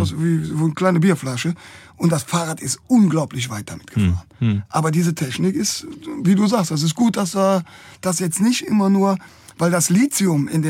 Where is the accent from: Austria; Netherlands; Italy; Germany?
Germany; Cologne, North Rhine-Westphalia; Wenn du als Kölner unterwegs